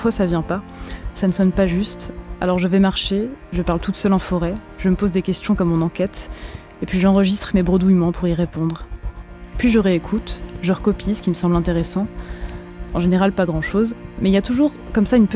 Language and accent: French; Pays de la Loire, France; now in Paris, France; Là d'où je viens, par exemple, en Vendée, dans des petites villes délaissées par les transports avec 500 habitants max en hiver et un café ouvert le mercredi.